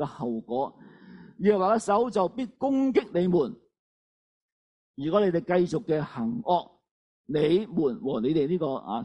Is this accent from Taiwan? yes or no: no; Hong Kong; 我中国人香港人喜欢加几句英文啊